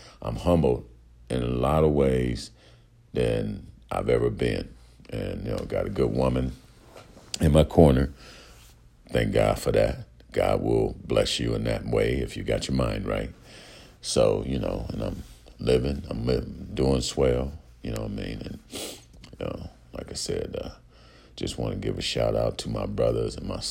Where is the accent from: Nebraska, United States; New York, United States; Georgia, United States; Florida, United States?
Nebraska, United States; Omaha; I'm from Omaha, Nebraska, North Omaha, okay, where motherfuckers don't play